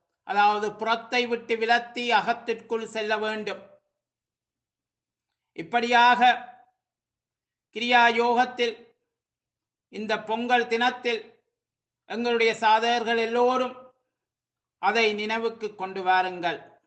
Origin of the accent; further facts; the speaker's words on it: Sri Lanka; அது ஏதோ எங்களுடைய நாட்டில், நான் பிறந்து வளர்ந்த நாட்டில் இலங்கையில் அது மாலையில் கொண்டாடுவார்கள்.